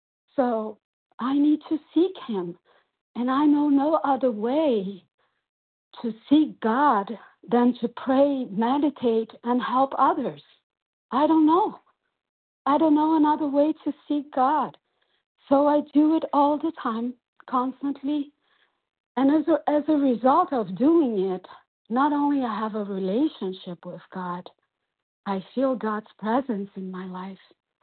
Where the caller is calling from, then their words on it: Brazil; and I'm calling from Brazil.